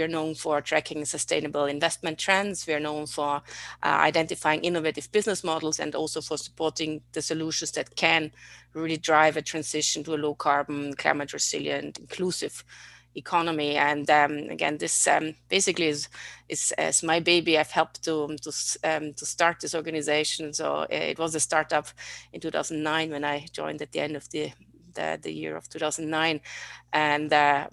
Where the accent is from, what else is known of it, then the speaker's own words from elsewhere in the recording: Austria; English is a second language; I grew up in Austria, as you maybe can hear, which is a very beautiful but small country